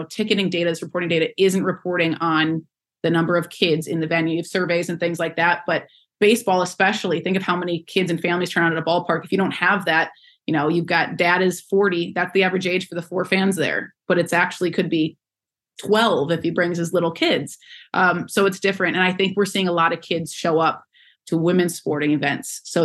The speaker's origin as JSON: {"language": "English", "region": "Minnesota", "country": "United States", "tie": "born or raised there", "said": "And then I grew up in Minnesota and I remember going to my first Gopher women's hockey game."}